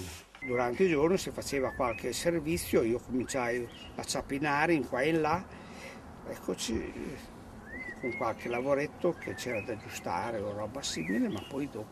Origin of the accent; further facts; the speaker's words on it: Bologna, Emilia-Romagna, Italy; Io sono di Bologna, entrai per caso, diremo, nel senso io ero operaio, lavoravo in officina